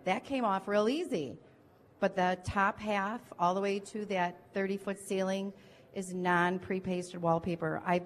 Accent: Oak Lawn, Illinois, United States; I'm from Oak Lawn.

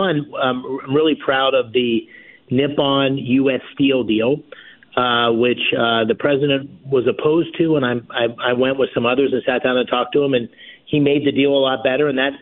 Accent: Pennsylvania, United States; one right near where I grew up in Columbia County

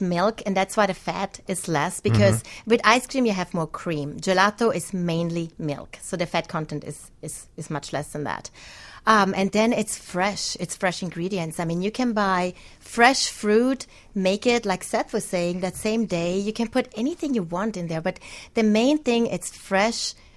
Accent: Italy; moved away as an adult; now in United States; And I grew up in Italy. So I've lived in Italy for about 20 years.

